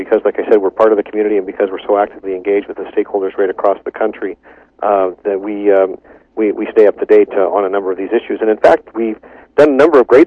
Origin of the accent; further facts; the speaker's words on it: Canada; We're just as Canadian as everybody else, and some of us have ended up here in Parliament